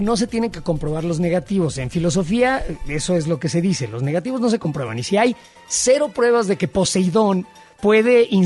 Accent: Mexico City, Mexico; Coyoacán, el sur de la ciudad, el Pedregal, de donde soy, tiene un olor característico, sobre todo cuando llueve. La roca volcánica que se calienta mucho porque es negra y el jardín donde yo crecí está cubierto por lava del xitle

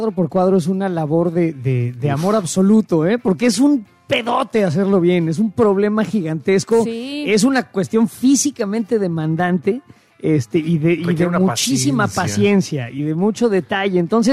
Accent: Mexico; siendo mexicana

